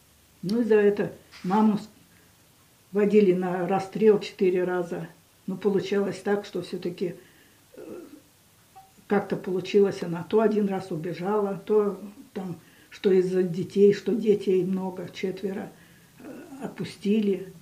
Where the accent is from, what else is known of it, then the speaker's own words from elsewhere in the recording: Oseredniki, Vitebsk Region, Belarus; Родилась я в Белоруссии. Деревня Осередники Дресинского района Витебской области.